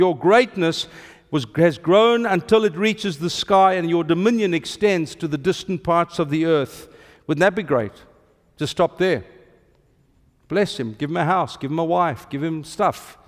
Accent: South Africa; I can go to Brazil without a visa as a South African. I can go to Libya without complexity as a South African.

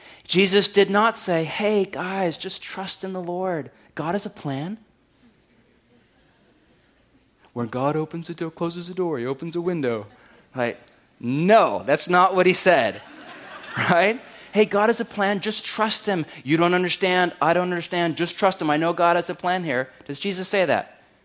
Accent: California, United States; I mean, I grew up in California, right? And I lived a mile from the San Andreas fault line.

